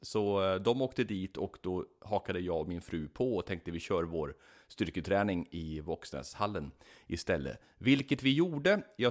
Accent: Karlstad, Värmland, Sweden; om jag råkar vara hemma i Karlstad igen.

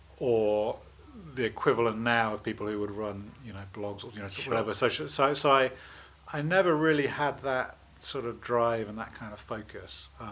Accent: Bristol, South West England, United Kingdom; Good, very straightforward, kind of, you know, middle class, growing up in Bristol.

